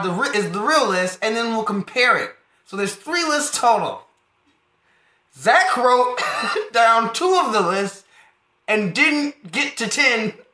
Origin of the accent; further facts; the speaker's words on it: Detroit, Michigan, United States; Growing up in Detroit, a bunch of people like that. That's common. I had one of those when I was a kid.